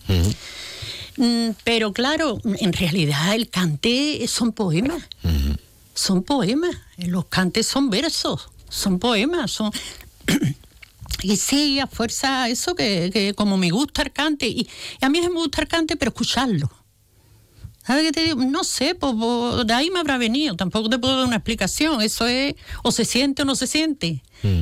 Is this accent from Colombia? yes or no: no; Jerez de la Frontera, Andalusia, Spain; Mira, en nuestro Jerez tenemos un ramillete de peña que quita las tapaderas del sentido.